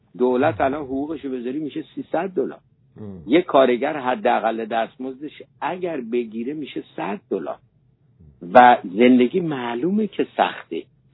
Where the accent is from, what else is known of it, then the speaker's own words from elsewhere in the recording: Iran; ما ایرانی هستیم